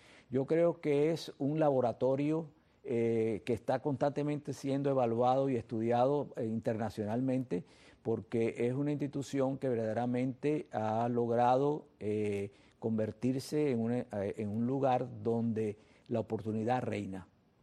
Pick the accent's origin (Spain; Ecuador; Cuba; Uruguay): Cuba; now in United States; Cuando yo llegué de Cuba